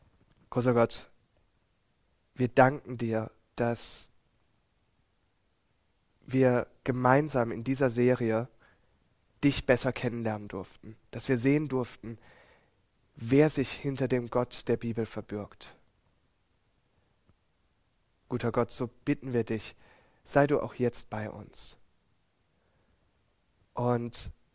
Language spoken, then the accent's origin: German; Ettlingen, Baden-Württemberg, Germany; Wir sind dann in die Nähe von Karlsruhe nach Ettlingen gezogen. Dort bin ich dann noch das letzte Jahr in den Kindergarten gegangen, in die Schule und später dann in Ettlingen ins Gymnasium.